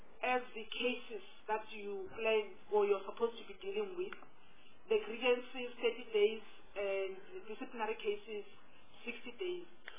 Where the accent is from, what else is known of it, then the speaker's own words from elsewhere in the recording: South Africa; Does this mean that as South African, you think we are now leading a healthy lifestyle